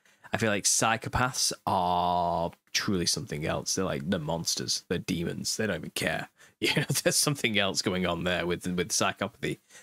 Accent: United Kingdom; I'm too British to do such a thing.

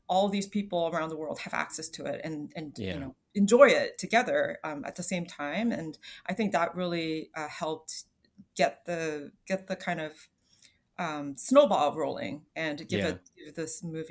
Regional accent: Toronto, Ontario, Canada; growing up in Toronto, a city that's like so multicultural, and you're, you know, being like culturally different is very celebrated here.

